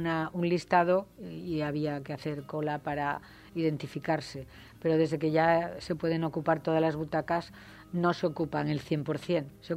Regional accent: Spain; como española yo digo que se merece ser el árbol europeo del año.

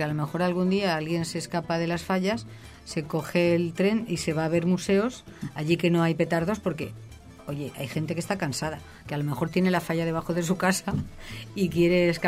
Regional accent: Valencian Community, Spain; como valencianos...

